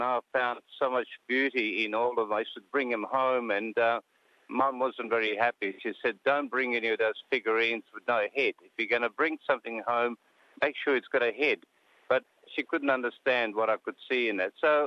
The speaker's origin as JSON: {"language": "English", "region": "Ljubljana", "country": "Slovenia", "tie": "born or raised there", "second_language": "English", "lives_now": "Australia", "said": "I was born in Ljubljana in 1947. And my parents lived in Ljubljana. My father was Slovenian. My mother came from Primorje. As far back as I remember, we lived in Ljubljana on the outskirts where there was a ceramic factory."}